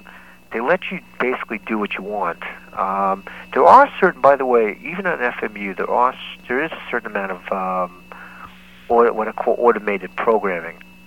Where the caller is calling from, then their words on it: Brooklyn, New York, United States; Corner from Brooklyn.